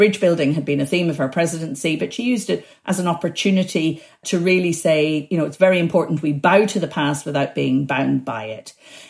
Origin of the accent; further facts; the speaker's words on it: Belfast, Northern Ireland, United Kingdom; because I grew up in Belfast and I saw firsthand just how important to the identity, particularly of the Protestant / Loyalist / Unionist community, some of these moments in our history are to their identity